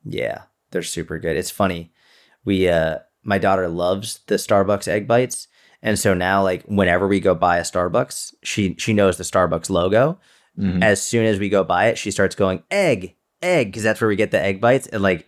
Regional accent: Boston, Massachusetts, United States; And I think it's just because that's what I was brought up with. Growing up in Boston, like, Dunkin' Donuts is everywhere.

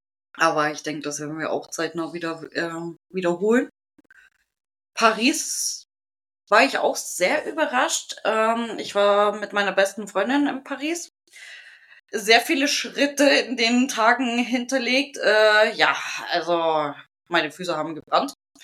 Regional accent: Bavaria, Germany; Also ich komme aus Bayern. Sowas sieht man bei uns auf dem Landdorf nicht.

